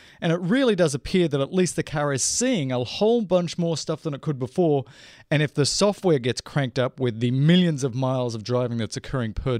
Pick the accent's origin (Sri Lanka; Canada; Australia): Australia; is it because I'm Australian?